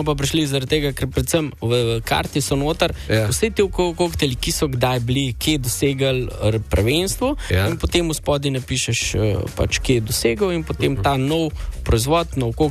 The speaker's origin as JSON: {"language": "Slovenian", "town": "Mengeš", "region": "Central Slovenia", "country": "Slovenia", "said": "prihajam iz Mengša"}